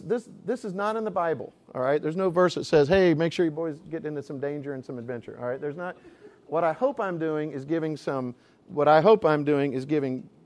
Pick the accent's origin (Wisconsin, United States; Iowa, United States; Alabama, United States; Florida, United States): Florida, United States; I grew up in Florida. It's biblical to hate snakes.